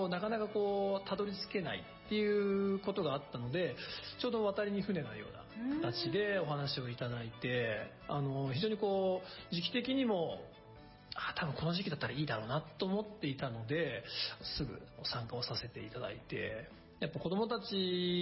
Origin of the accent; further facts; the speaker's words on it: Nagano, Japan; やはり僕もやっぱ長野県出身ですし、まあ、同じこの北信越地域の人間の一人として